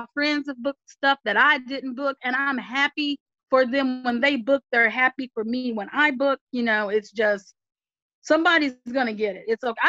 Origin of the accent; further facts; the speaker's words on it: the South, United States; a lot of people make fun of Southerners. Well, of course, there's a lot to make fun of. I'm a Southerner.